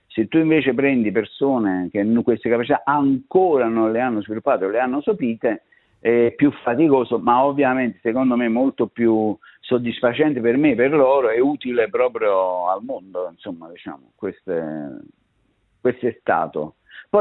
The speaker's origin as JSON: {"language": "Italian", "town": "Naples", "region": "Campania", "country": "Italy", "said": "E io chiaramente da napoletano: \"Sì … \" E erano tipo 2 mesi che stavo là"}